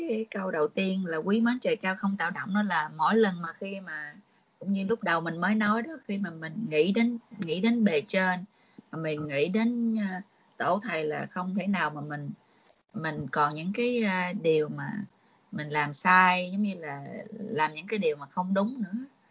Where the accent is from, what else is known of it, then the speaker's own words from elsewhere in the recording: Southern Vietnam, Vietnam; Cũng hiểu, em cũng người Nam.